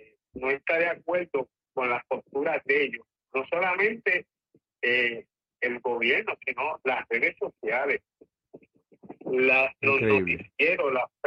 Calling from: Vega, Puerto Rico; de Vegas, Puerto Rico.

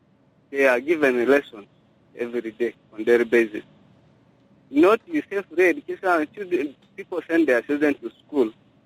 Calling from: Yambio, Western Equatoria, South Sudan; I'm calling from Yambio.

